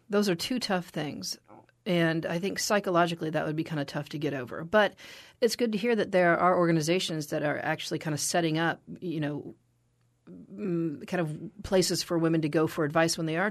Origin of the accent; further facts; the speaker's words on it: United States; America, as an American, I consider our country to be so advanced.